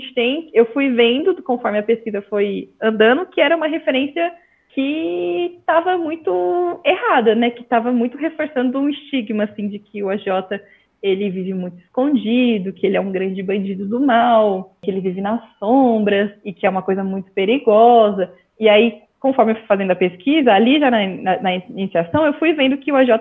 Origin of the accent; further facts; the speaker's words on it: São Paulo, Brazil; moved away as an adult; E aí eu sou de São Paulo, nasci e cresci em São Paulo, e decidi ir para o Rio de Janeiro